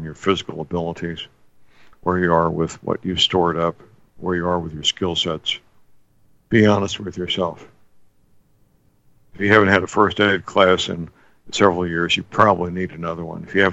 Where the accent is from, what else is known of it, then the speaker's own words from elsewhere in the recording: St. Louis, Missouri, United States; They're my hometown, St. Louis, very well-trained young men and women who do a great job taking orders.